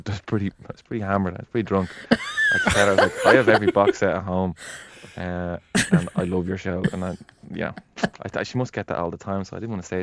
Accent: Ireland; growing up, you know it's like growing up in Ireland, like … is everywhere since you're a kid.

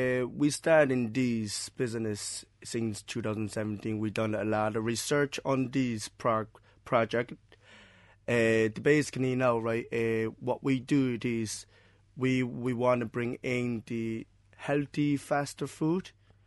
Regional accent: Shanghai, China; English is a second language; moved away as an adult; now in Cork, Ireland; I'm from the Shanghai.

